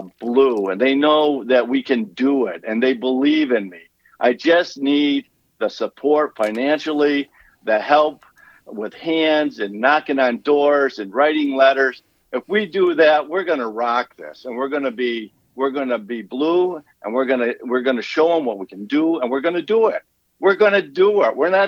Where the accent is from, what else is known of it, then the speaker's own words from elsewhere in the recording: Minnesota, United States; I want to be that person that says, hey, I'm from Minnesota. We get things done.